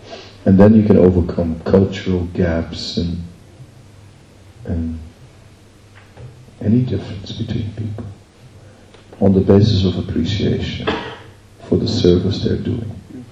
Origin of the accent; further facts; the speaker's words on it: Netherlands; Externally, we're all different, I'm from the Netherlands.